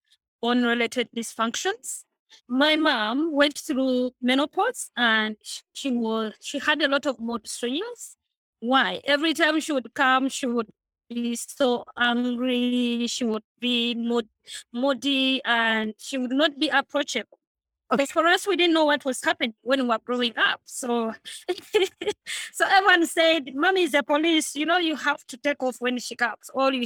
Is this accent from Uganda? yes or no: yes; Uganda; I'm from Uganda.